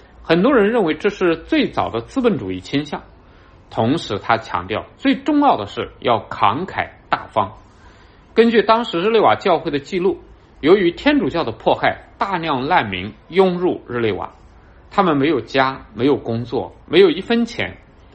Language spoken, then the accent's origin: Chinese; United States; 的传统还有那么一点点留在我们美国人的心里